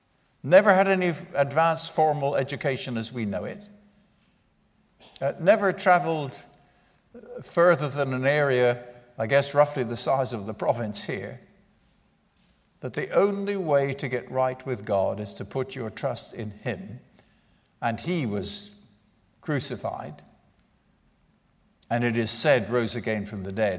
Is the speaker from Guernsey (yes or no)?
yes; Guernsey; also born or lived in Hebrides, Scotland; I was born and raised in the Channel Islands.